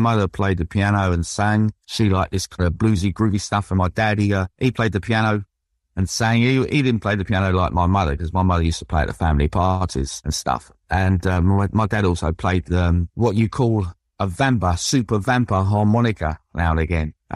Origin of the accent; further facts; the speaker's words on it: Ashford, South East England, United Kingdom; born there; I was born in Ashford, Middlesex, which is about 16 miles from the centre of London. It was a dormitory town in 1955. The population was about only 16,500.